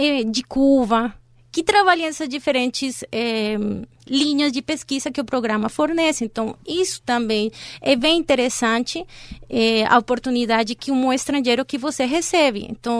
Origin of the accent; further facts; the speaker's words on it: Colombia; Portuguese is a second language; moved away as an adult; now in São Paulo, Brazil; Eu sou colombiana, levo quase 5 anos morando aqui no Brasil, aqui em São Paulo.